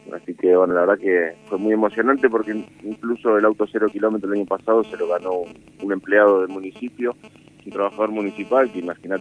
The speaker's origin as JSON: {"language": "Spanish", "town": "Olavarría", "region": "Buenos Aires Province", "country": "Argentina", "tie": "born or raised there", "said": "ser intendente de la ciudad donde naciste, donde te desarrollaste, donde volviste a formar tu familia, es el mejor trabajo del mundo"}